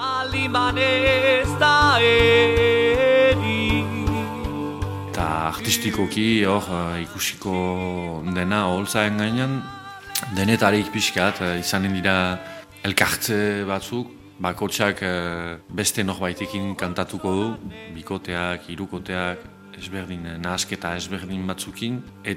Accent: Nouvelle-Aquitaine, France; euskalduna naiz eta arrunagun, baitan, euskalduna izaitea bena frantses kultura.

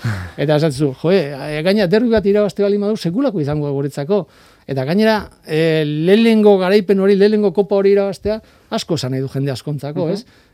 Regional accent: Azpeitia, Basque Country, Spain; ni azpeitearra Loiolakoa naiz, hausukoa

